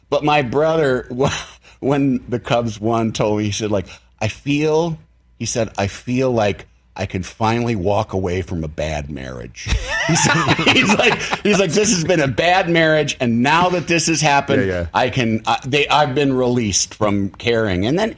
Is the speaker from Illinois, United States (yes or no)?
yes; Illinois, United States; I'm from Illinois.